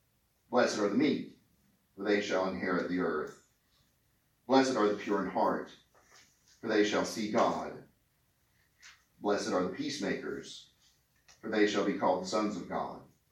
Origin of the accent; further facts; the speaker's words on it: Jackson, Mississippi, United States; in a southern church like the one that I grew up in Jackson, Mississippi, with no air conditioning in it.